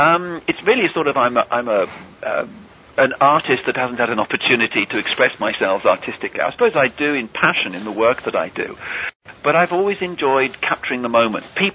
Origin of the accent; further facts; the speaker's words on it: England, United Kingdom; accent: English; Well, clearly by my accent, I'm English. And so that's where I was born and brought up.